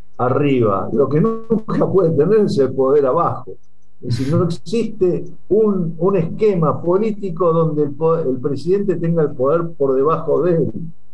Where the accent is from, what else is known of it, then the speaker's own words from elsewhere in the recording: Argentina; En realidad yo estoy muy indignado con eso, como argentino